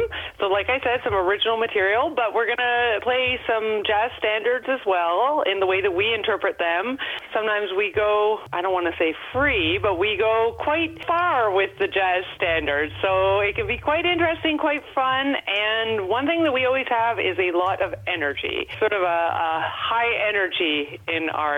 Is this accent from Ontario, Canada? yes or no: no; Victoria, British Columbia, Canada; I mean, I come from Victoria, BC, originally.